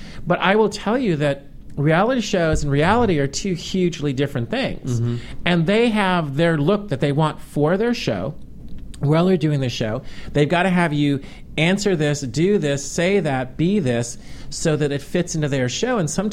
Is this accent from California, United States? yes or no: yes; Los Angeles, California, United States; and I'm from Los Angeles.